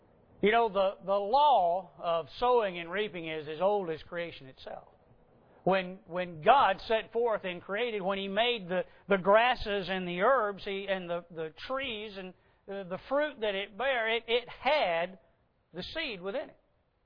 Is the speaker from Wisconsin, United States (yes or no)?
yes; Madison, Wisconsin, United States; When I was growing up, I grew up down around Madison. My parents lived probably not, I don't know, a mile from the square.